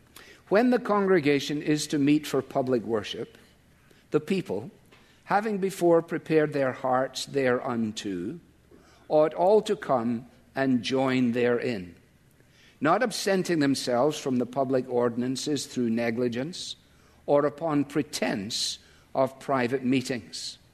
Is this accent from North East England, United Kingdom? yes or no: no; Scotland, United Kingdom; when I grew up in Scotland